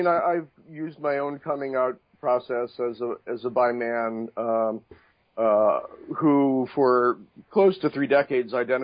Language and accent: English; Detroit, Michigan, United States; now in New Milford, United States; Well, I'm in my mid-50s, and I'm originally from Detroit